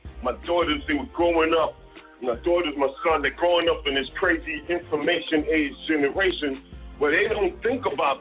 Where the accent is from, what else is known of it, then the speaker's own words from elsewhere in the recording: New York, United States; I grew up, you know, I grew up in Harlem, and my mother actually, and this was in the 60s, you know what I mean?